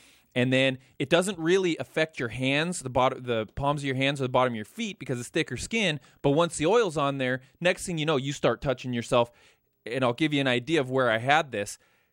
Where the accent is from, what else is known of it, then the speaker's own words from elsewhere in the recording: Idaho, United States; now in California, United States; I am from Idaho.